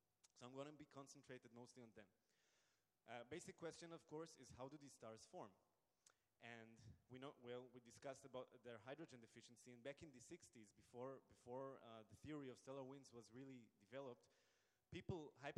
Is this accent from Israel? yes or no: yes; Israel; now in Potsdam, Germany; I'm originally from Israel, hence the name, but I am doing my PhD in the University of Potsdam, Germany